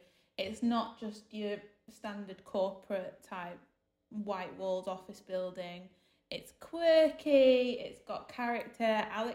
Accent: York, Yorkshire and the Humber, United Kingdom; also born or lived in Bristol; now in Manchester, United Kingdom; So I was born in Bristol, raised in York, made in Manchester.

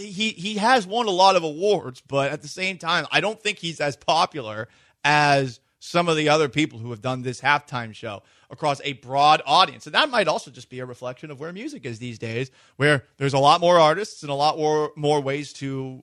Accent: Boston, Massachusetts, United States; Because I know where I grew up in Massachusetts, south, it used to be the tough part of town. And now houses are going for $1 million in Southie.

